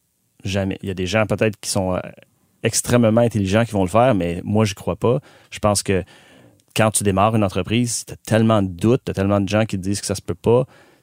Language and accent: French; Montreal, Quebec, Canada; also born or lived in Texas, United States; Je suis de Montréal.